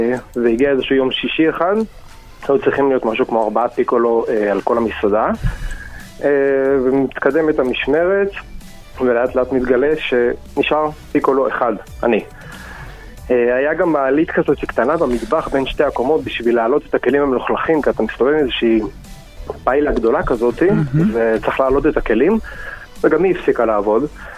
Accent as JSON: {"language": "Hebrew", "town": "Netanya", "region": "Central District", "country": "Israel", "tie": "born or raised there", "said": "אז אני מדבר על גיל 16, גדלתי בעיר נתניה"}